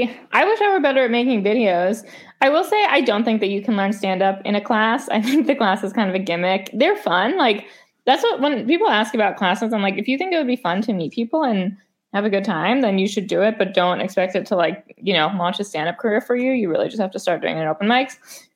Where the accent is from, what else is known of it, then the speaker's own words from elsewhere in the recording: New York, United States; also born or lived in California; Yes, I'm from New York, and I lived in California for probably like 6 of the last 12 years